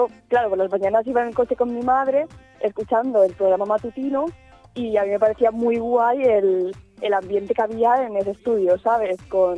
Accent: Balearic Islands, Spain; now in Elche, Spain; bueno, vengo de Mallorca, estudiando aquí en Elche.

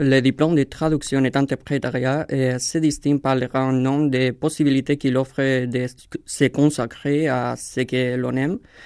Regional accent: Elche, Valencian Community, Spain; French is a second language; Bon, je viens d'ici, d'Elche, et j'habite maintenant ici à Elche aussi.

